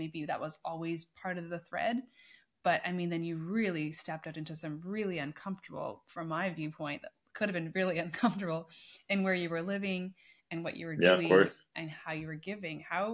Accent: Canada; growing up in Canada

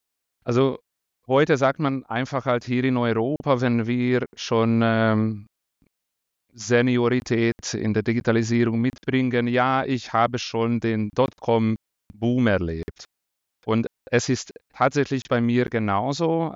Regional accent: Hungary; moved away as an adult; now in Switzerland; Ich komme ursprünglich aus Ungarn, wo ich aufgewachsen bin und studiert habe. Und mittlerweile seit 15 Jahren wohne, lebe und arbeite ich in der Schweiz

